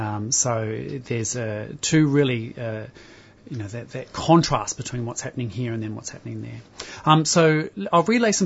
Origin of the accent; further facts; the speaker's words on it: New Zealand; I'm from Aotearoa, New Zealand. I have Māori heritage from Aotearoa.